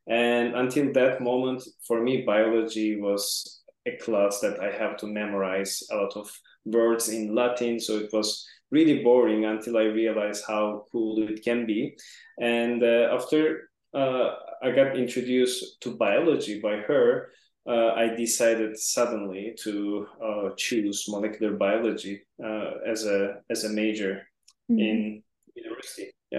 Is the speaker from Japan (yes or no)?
no; Turkey; English is a second language; moved away as an adult; now in Switzerland; So I am originally from Turkey.